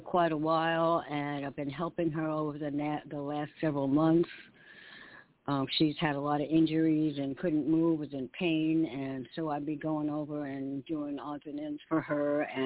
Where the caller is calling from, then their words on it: New York, United States; in New York.